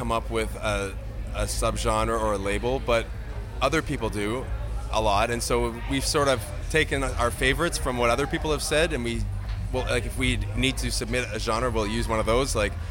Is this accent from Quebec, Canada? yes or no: yes; Montreal, Quebec, Canada; We're from Montreal.